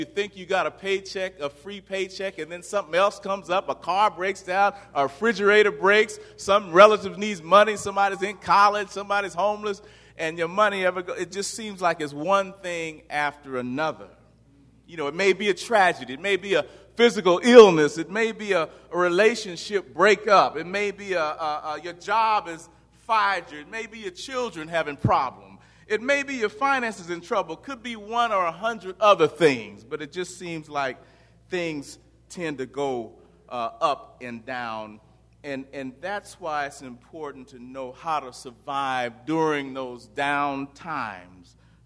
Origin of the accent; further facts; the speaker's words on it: Bakersfield, California, United States; You know, I'm from Bakersfield.